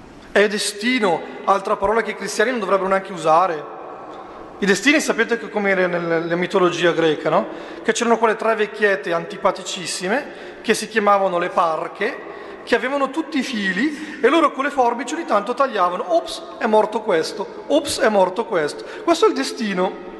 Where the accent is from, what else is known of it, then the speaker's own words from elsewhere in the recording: Lombardy, Italy; dalle mie parti, si dice, lo dico in bergamasco, poi traduco